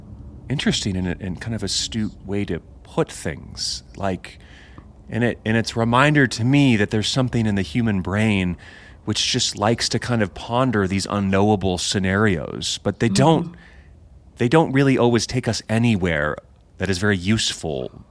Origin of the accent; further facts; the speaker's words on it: United States; I'm American, so I just would read, you know, early American history